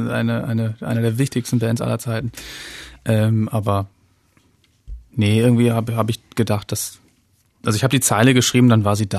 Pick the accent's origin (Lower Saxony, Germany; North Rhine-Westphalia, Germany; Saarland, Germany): Lower Saxony, Germany; Bin ich als Leraner, als Ostfriese groß geworden